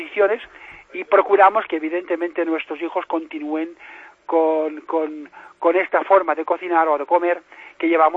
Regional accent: Spain; Aunque vivo en España, por supuesto, soy español, tengo la nacionalidad española y, por supuesto, tengo el nombre judío.

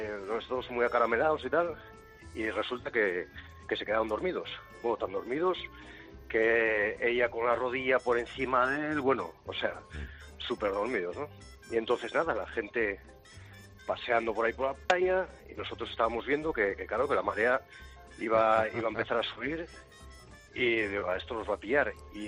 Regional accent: Asturias, Spain; Yo soy del norte de Asturias

